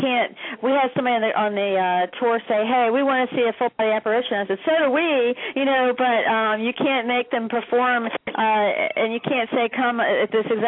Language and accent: English; Richmond, Virginia, United States; Yeah, that's where I'm from. I'm from Richmond, actually.